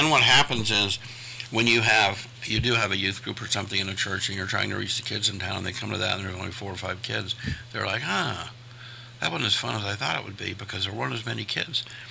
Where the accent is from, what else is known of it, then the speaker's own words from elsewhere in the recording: Columbus, United States; Now, the church that I grew up in Columbus, we were part of an association of churches